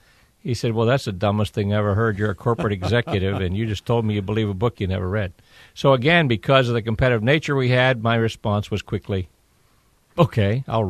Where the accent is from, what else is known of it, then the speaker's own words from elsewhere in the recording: United States; born there; because I wasn't Jewish and I was born in America.